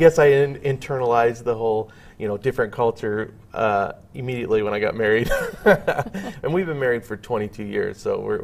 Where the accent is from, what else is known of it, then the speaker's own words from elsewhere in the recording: Spokane Valley, Washington, United States; So I grew up in the Spokane Valley. I went to University High School is where I went to school.